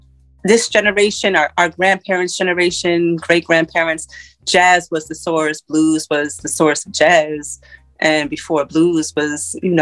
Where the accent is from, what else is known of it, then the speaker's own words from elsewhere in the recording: Hartford, Connecticut, United States; also born or lived in New York; New York and Hartford. I grew up in Hartford and New York.